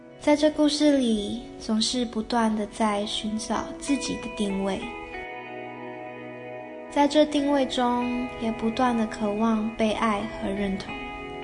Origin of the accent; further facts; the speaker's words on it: Malaysia; now in United States; 。我从马来西亚来到了美国